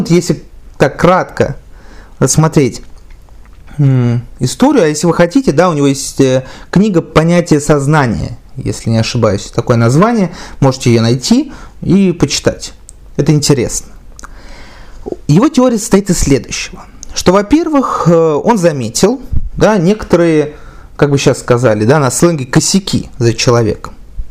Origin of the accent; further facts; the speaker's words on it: Volgograd, Volgograd Oblast, Russia; Волгоград, допустим, собственно, откуда я, мой родной город, центр мира, я полагаю.